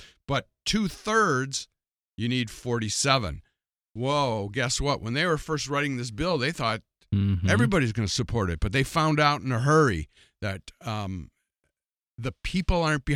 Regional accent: South Dakota, United States; It's their right as an American, as a South Dakotan.

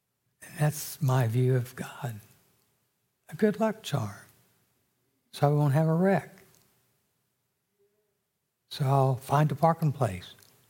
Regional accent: Little Rock, Arkansas, United States; the home in which I was raised in Little Rock

